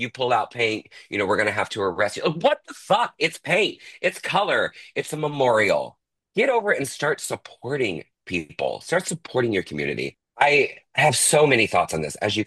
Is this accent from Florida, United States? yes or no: yes; Orlando, Florida, United States; You know, I'm an Orlando girly. I have been there for 25 years, born and raised in Florida.